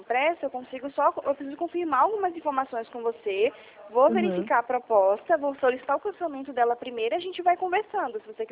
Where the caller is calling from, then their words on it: Atibaia, São Paulo, Brazil; eu tô ligando aqui de Atibaia, interior de São Paulo.